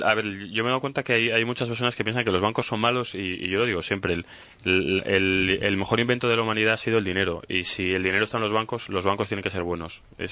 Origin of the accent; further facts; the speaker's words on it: Spain; como somos españoles, dijimos, no, con 40.000 llego